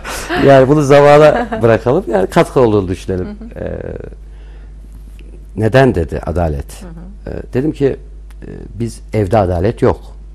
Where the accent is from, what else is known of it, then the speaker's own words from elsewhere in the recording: Ankara, Turkey; Kütük Yozgat. Hı hı. Yozgatlıyım ama doğma büyüme Ankaralıyım.